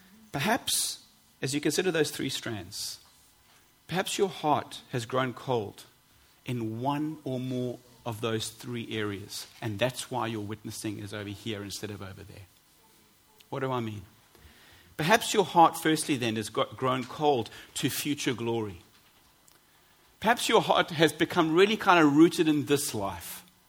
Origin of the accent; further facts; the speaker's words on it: South Africa; moved away; I'm an immigrant, of course. You know, when I go to functions or groups or wherever, because I'm from South Africa